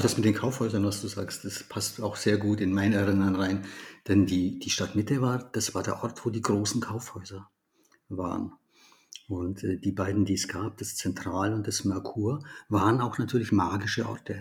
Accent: Augsburg, Bavaria, Germany; Ich bin ja nicht in Augsburg aufgewachsen, sondern am Rand von Augsburg in einem Neubauviertel der 50er Jahre.

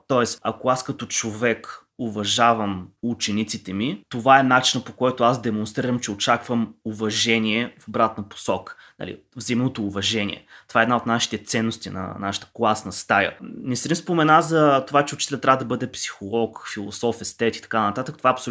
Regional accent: Eastern Rhodopes, Bulgaria; Моя роден край е всъщност района на Източни Родопи

